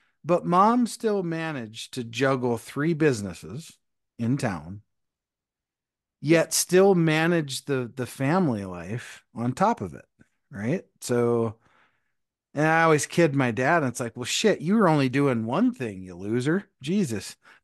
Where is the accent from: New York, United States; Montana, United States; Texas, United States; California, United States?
Montana, United States; I grew up in Montana, which is just a little BFE town in Montana, population of like 200, 300 people, right?